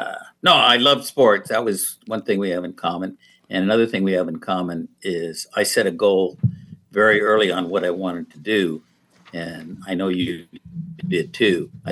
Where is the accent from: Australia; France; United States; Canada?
United States; Strathmore, California; Highway 65 used to go through the middle of Porterville and then would hit Strathmore, my hometown.